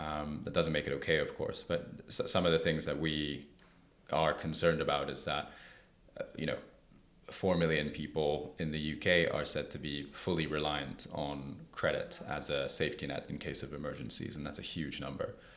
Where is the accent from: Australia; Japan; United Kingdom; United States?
Japan; I think I was age 17. I'm from Japan